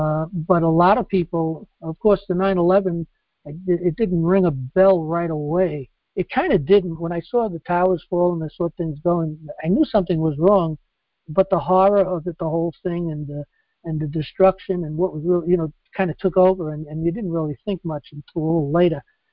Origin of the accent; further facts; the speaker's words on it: New York City, New York, United States; I come from New York City, so I've known about Trump for many, many years